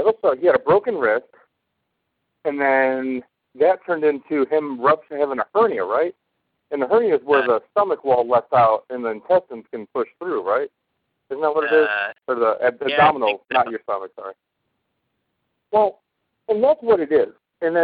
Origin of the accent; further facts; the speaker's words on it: Detroit, Michigan, United States; But I'm also from Detroit, so, you know, Canada's, you know, it used to be a 15-minute drive